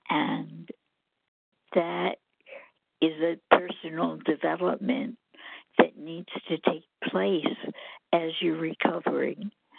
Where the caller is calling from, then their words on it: Alabama, United States; and I'm calling from Alabama.